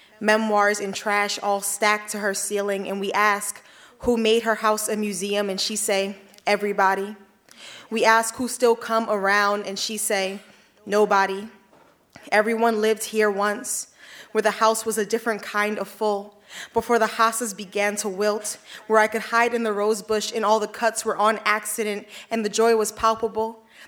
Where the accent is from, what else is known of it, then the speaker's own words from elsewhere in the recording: Baltimore, Maryland, United States; now in Philadelphia, United States; I'm from Baltimore, but I've been in Philly for a while doing sort of activism work and things like that.